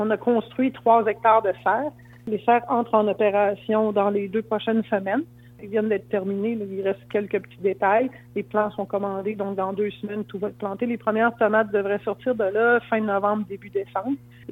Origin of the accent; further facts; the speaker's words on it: Quebec, Canada; c'est excessivement important de faire un lien avec le fait qu'on est Québécois et qu'on est fiers de l'être.